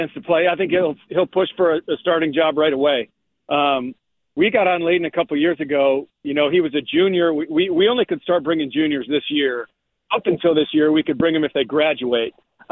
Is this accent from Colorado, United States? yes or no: no; Michigan, United States; I'm actually still up in Michigan. I'm up here for the draft, and I'm visiting my parents right now. This is my home state.